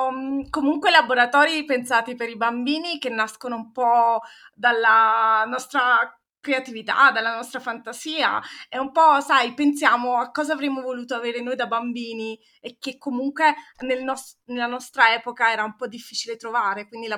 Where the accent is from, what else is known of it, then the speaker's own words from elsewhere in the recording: Naples, Campania, Italy; le boattelle in napoletano, perché noi siamo napoletani, sono dei barattoli